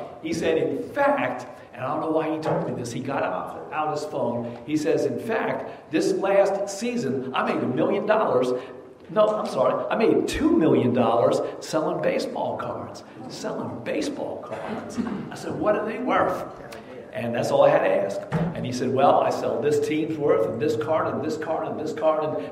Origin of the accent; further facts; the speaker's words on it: New Jersey, United States; And you know, I'm from Jersey, I don't care.